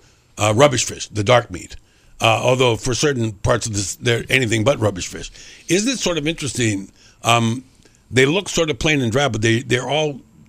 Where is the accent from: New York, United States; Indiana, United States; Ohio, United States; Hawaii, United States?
Hawaii, United States; I grew up on the Big Island, and I went to Kapoho and the tide pools there as a little kid.